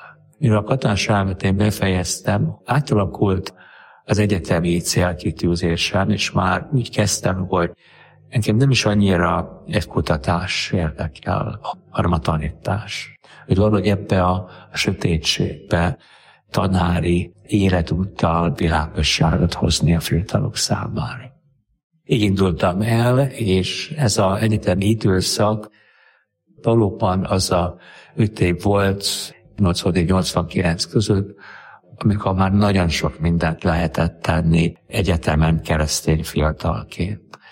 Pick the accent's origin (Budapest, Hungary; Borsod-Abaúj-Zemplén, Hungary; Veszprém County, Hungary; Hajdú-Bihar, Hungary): Budapest, Hungary; Budapesti vagyok, 64-ben születtem, így elkötelezett katolikus családban, 4 fiútestvér közül a legkisebbként.